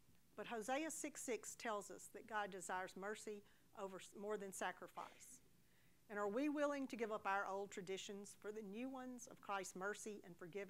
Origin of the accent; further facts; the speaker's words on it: the South, United States; Now that's an easy question for me as a Southerner to answer.